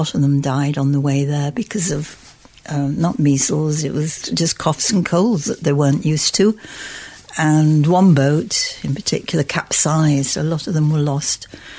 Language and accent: English; North West England, United Kingdom; Yes, it was well, where we lived, it was a quiet area. Nothing much happened. There were a few coffee bars. There was one coffee bar in Bromborough Village.